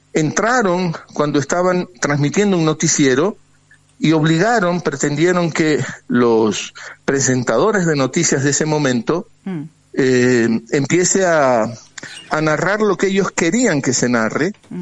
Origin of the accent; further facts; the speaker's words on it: Guayaquil, Guayas, Ecuador; now in Quito, Ecuador; yo estoy ahora en Quito, pero soy guayaquileño